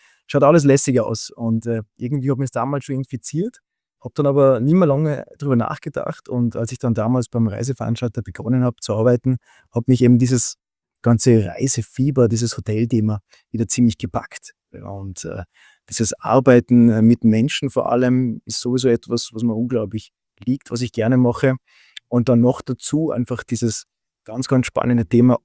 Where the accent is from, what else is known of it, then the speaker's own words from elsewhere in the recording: Austria; Bin dann direktissimo eigentlich eine Woche nach der Matura direkt zum Bundesheer, wie es halt bei uns in Österreich so üblich ist.